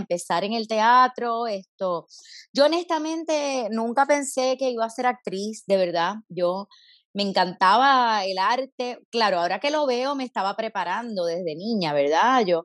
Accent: Caguas, Puerto Rico; Yo soy de Caguas, natural de Caguas. Caguas es un país, óyeme, nuestro nuevo país, como le decía Willy Miranda Marín, que en paz descanse, muy, muy artístico.

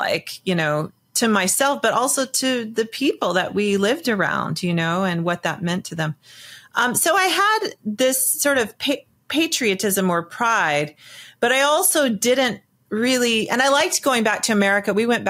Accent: Kenya; I love meeting other Kenyans, but when I do, like, it's clearly not the same. Like, I did not grow up as a Kenyan. I grew up in a very rarefied bubble world that is hard for them to really relate to.

